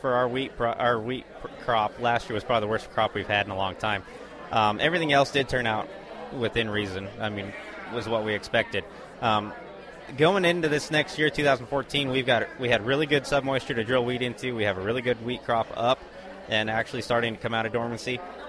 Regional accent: Wray, Colorado, United States; I'm from Ray, Colorado, northeastern Colorado. I come from a feedlot background.

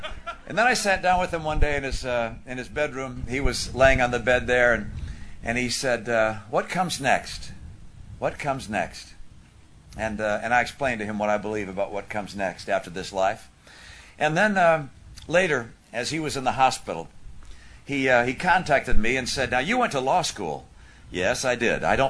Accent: Massachusetts, United States; One of them was a guy actually from my home state of Massachusetts

